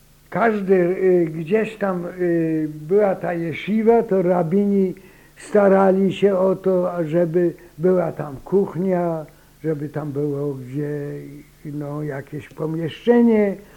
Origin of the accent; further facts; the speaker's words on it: Otwinów, Lesser Poland, Poland; moved away as an adult; To było Otwinów, powiat Dąbrowa Tarnowska. Aha, tam się urodziłem, tam do 31 roku byłem.